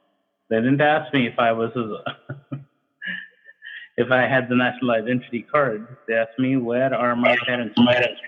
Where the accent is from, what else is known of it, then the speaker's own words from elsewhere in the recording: Pakistan; moved away as an adult; I grew up in another country. I grew up in Pakistan.